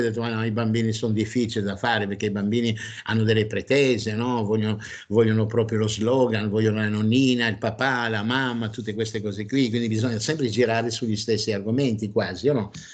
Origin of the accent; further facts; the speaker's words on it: France; Italian is a second language; also born or lived in Africa; sono francese, sono nato in Africa, poi sono arrivato in Francia, poi ho chiesto la naturalizzazione italiana e sono diventato italiano